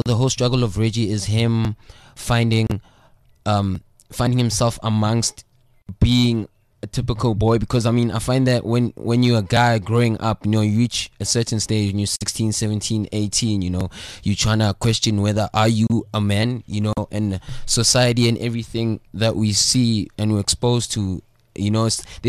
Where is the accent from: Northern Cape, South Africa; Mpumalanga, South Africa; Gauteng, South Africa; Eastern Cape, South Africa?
Gauteng, South Africa; Johannesburg; I'm a 22-year-old boy from Johannesburg, CBD. I'm a city boy. I was born in Johannesburg General Hospital, grew up in Hillbrow for the first 9 years of my life, Jubet mm-hmm. Park to be specific.